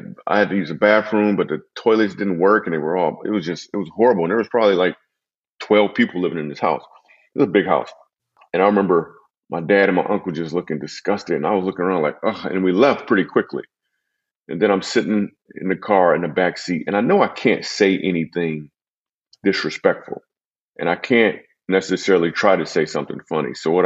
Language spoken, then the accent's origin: English; Michigan, United States; And I grew up in Michigan, and it's like, I don't know, 20 degrees outside or something.